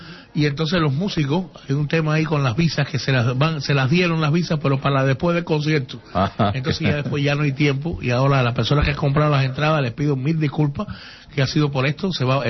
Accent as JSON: {"language": "Spanish", "country": "Cuba", "moved": "yes", "lives_now": "Mexico", "said": "el lugar que yo me escogió Dios para yo estar cuando salí de Cuba fue México. Y ahí en México estoy hace 20 años, porque todavía está en mi casa, 20 años, cumplo el 18 de mayo. Y estaba en el DF, en la capital"}